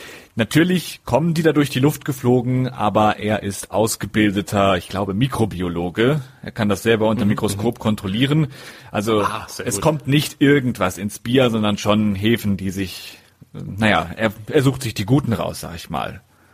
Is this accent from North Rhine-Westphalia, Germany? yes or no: yes; Detmold, North Rhine-Westphalia, Germany; Da gibt es zum Beispiel ein Berlin, ein Detmold, wo ich herkomme.